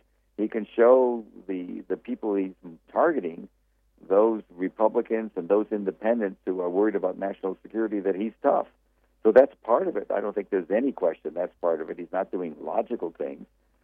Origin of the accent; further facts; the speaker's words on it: United States; and I say this as an American Jew